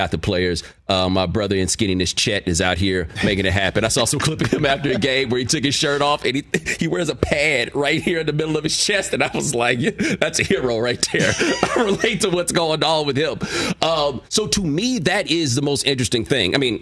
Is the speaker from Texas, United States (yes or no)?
yes; Texas, United States; I'm from Texas, so I know better.